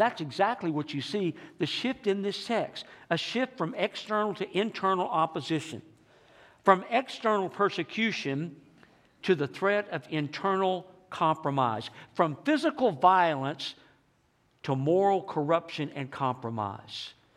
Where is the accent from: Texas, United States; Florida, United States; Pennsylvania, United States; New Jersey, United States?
Texas, United States; growing up in East Texas, not far from the First Baptist Church downtown was a bakery